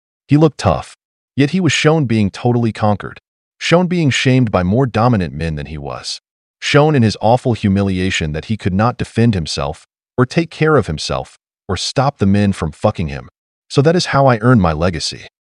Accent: California, United States; I was well known while I played high school baseball in my hometown in California.

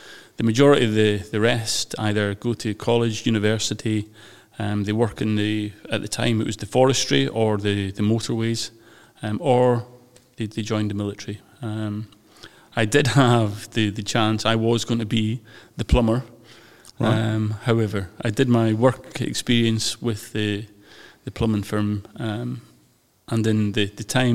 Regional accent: Moffat, Scotland, United Kingdom; I normally tell people I'm from Lockerbie because people have heard of that for obvious reasons. But I'm not. I'm actually further north from a little place called Moffat.

